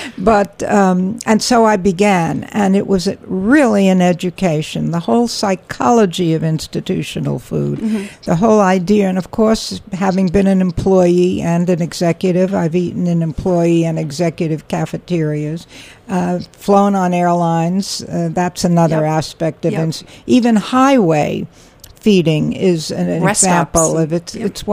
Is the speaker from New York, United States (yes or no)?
yes; Brooklyn, New York, United States; I grew up in Brooklyn, the Midwood section of Brooklyn, and went to Midwood High School.